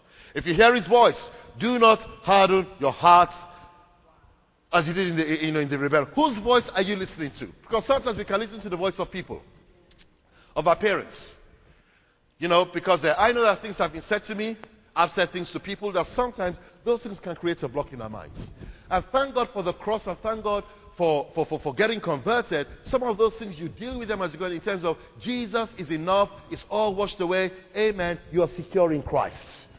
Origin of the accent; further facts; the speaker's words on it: Nigeria; even though I was raised in Nigeria, I'd been back on scouting trips, but the whole idea of going back to live there, having lived abroad for so many years